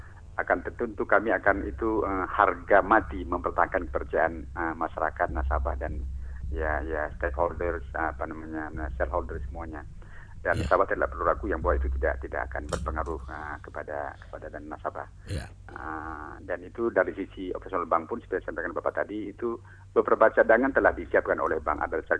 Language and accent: Indonesian; Aceh, Indonesia; yang bekerja semua orang kita Aceh